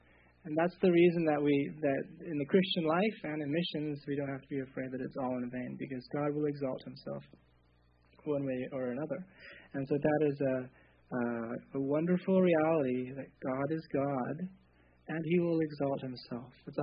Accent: Czechia; I grew up in the Czech Republic, and there's a great need there.

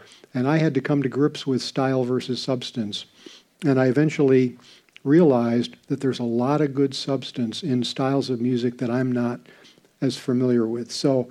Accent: New England, United States; I grew up in New England, and the style of music that I was used to was very traditional

